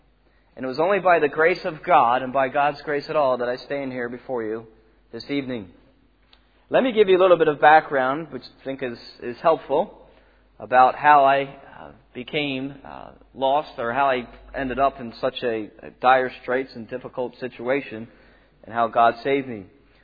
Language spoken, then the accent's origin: English; Philadelphia, Pennsylvania, United States; moved away as an adult; now in Portlaoise, Ireland; my grandparents came over from Italy, and I grew up in the Philadelphia area in America. And just recently, about 3 years ago, my wife, myself, and now our three children, I moved from America to Port Leash in the middle of the country there, County Leash.